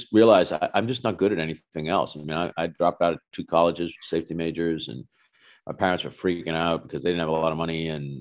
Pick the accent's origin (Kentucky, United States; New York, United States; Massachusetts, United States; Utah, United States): Massachusetts, United States; Dorchester; I grew up in Dorchester, Massachusetts.